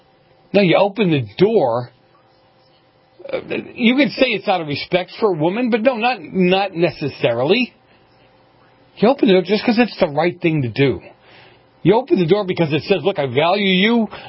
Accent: Boston, Massachusetts, United States; when I grew up in Boston, I was taught you always walked on the outside of a, you always walked on the sidewalk.

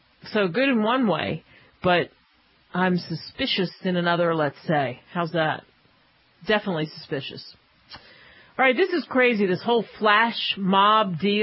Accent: Philadelphia, Pennsylvania, United States; And that happened in a Sears store, sadly to say, in my hometown of Philadelphia.

